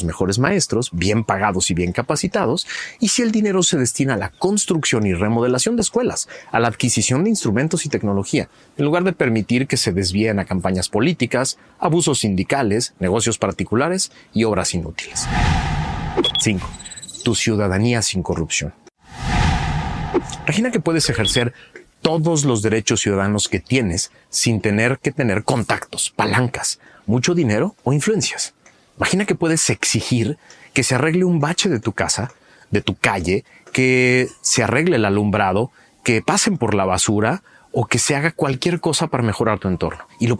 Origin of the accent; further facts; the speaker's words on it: Mexico; Somos los mexicanos que no creemos que podemos vivir diferente